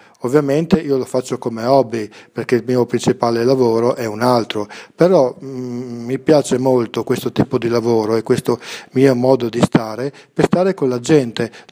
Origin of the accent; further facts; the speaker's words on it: Friuli-Venezia Giulia, Italy; vengo dal Friuli.